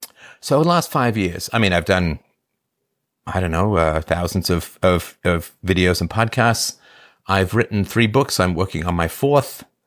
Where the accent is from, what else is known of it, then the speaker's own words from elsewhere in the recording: England, United Kingdom; So I'm half Irish and half German, and I grew up in England.